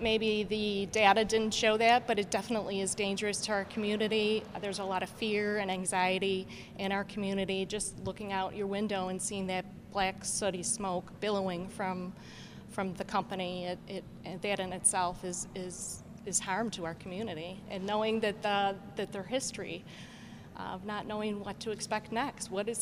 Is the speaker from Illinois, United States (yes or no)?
no; Kenmore, New York, United States; and I'm from Kenmore, Tonawanda area